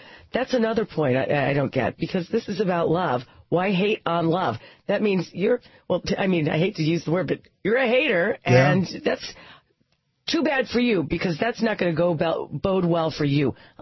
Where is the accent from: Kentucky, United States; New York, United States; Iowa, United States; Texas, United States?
Iowa, United States; I mean, my home state of Iowa, which is where I was, gay marriage.